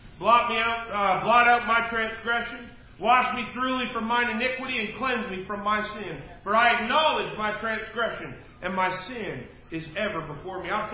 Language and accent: English; Canada; And I'm Canadian, and I'm thinking, awesome.